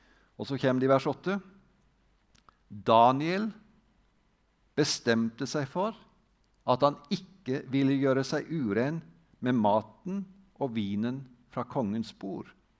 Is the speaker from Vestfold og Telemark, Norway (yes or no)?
yes; Treungen, Vestfold og Telemark, Norway; Jeg sang en sang når jeg var på søndagsskolen i Frikirka hjemme i Treungen.